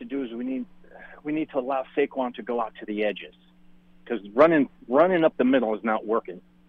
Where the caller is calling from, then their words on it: Charleston, United States; in Charleston.